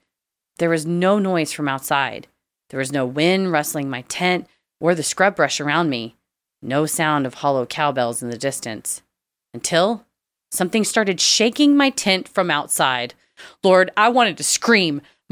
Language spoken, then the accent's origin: English; Kentucky, United States; moved away as an adult; now in Arizona, United States; When I moved from my home state of Kentucky to Arizona in the fall of 2019, I, like the rest of us, had no idea what a shit show 2020 would be.